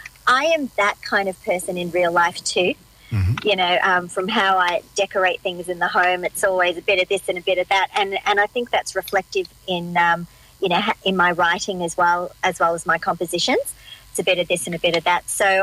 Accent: Australia; I'm Australian and I really like to bring my music back home.

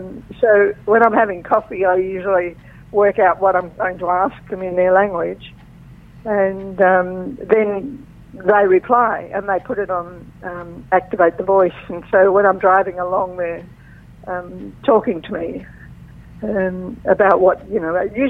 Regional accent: Tasmania, Australia; And I'm from Tasmania, and most of them love Tasmania

